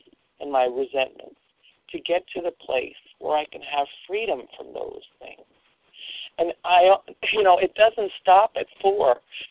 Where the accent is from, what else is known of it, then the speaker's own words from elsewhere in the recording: Iowa, United States; I am from Iowa